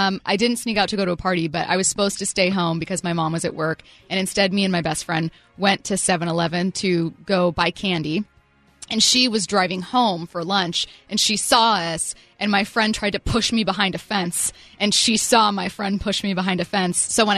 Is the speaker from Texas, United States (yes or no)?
no; SeaTac, Washington, United States; I grew up in SeaTac, Washington. There's not a lot to do.